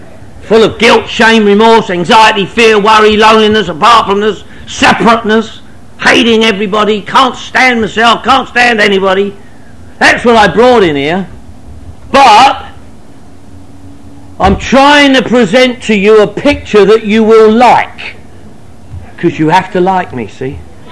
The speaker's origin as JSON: {"language": "English", "region": "London", "country": "United Kingdom", "said": "Everybody where I came from drank. I'm from Northwest London."}